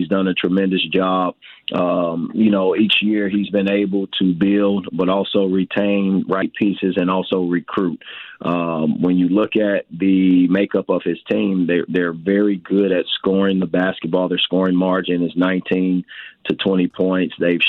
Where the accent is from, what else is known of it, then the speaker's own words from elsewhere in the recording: Chicago, Illinois, United States; I'm from Chicago, so I've known about the history of Illini basketball